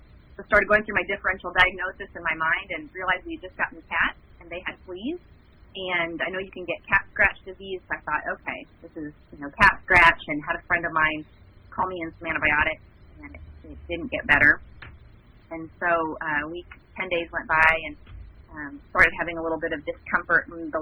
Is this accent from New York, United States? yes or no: no; Iowa, United States; moved away as an adult; I'm originally from Iowa. I was brought down here 14 years ago and when we got married, and I'm just enjoying Texas.